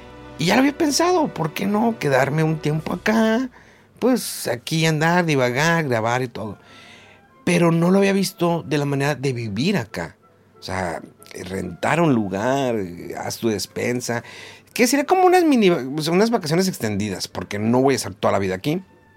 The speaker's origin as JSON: {"language": "Spanish", "country": "Mexico", "said": "Y eso, como mexicano, digamos, para los japoneses era normal sufrir ese calor."}